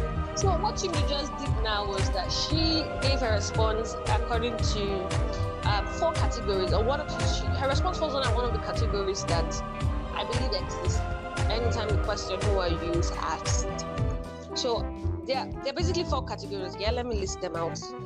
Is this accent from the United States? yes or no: no; Nigeria; I am that Nigerian Christian talkaholic.